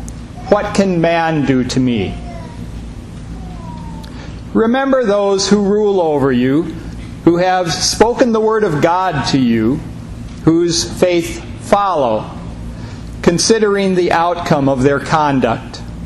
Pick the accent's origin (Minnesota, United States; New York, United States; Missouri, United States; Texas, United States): Minnesota, United States; Mankato; I was supposed to travel straight from my hometown of Mankato up to Ketchikan, Alaska.